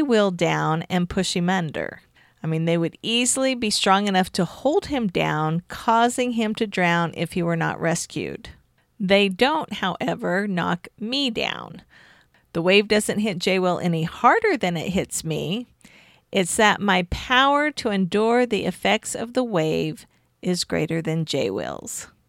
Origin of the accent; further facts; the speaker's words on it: Missouri, United States; I grew up in Missouri, and this last summer I was able to take my husband and kids and go spend time with my family in Missouri.